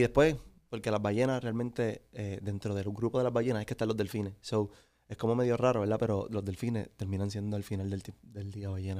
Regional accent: Cidra, Puerto Rico; Yo soy de Sidra, Puerto Rico. De acá, de pegadito a las montañas.

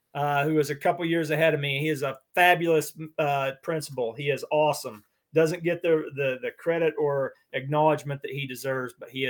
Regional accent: Pleasantville, Iowa, United States; I came from a little town of 1,500 people, Pleasantville, Iowa. The movie actually debuted in my hometown.

